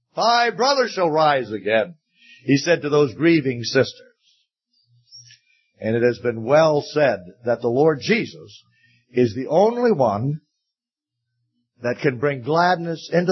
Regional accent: Bahamas; born there; I was born in the Bahamas

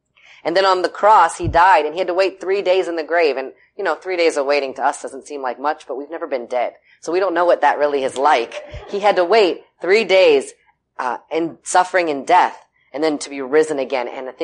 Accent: Florida, United States; Growing up in South Florida, we were drug babies.

